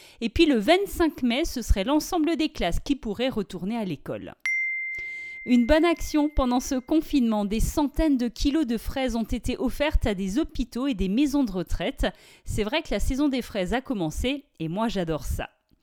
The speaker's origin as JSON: {"language": "French", "country": "France", "said": "Chez nous en France, on peut maintenant de nouveau rendre visite à papy et mamie"}